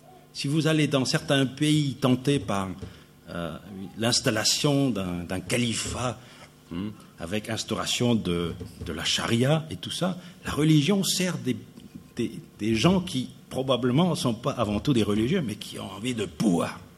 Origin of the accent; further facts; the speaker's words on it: France; Chez nous, en France, cette tentation n'existe pas.